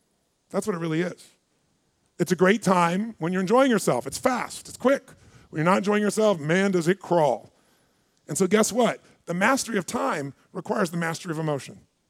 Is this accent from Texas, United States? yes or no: no; Azusa, California, United States; I mean, I'm a kid from Azusa, California.